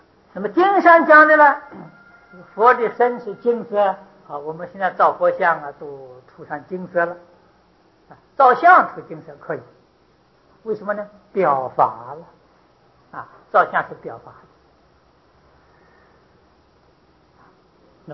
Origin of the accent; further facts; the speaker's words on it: China; 我们是中国人